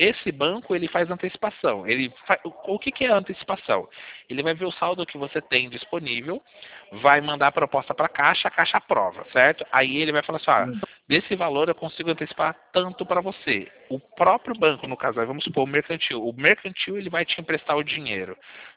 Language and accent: Portuguese; Sorocaba, São Paulo, Brazil; Eu sou daqui de Sorocaba.